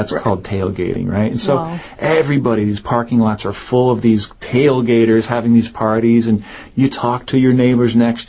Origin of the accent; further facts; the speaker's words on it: Northeast, United States; I grew up in Northeast United States, and there's a special feeling in the air.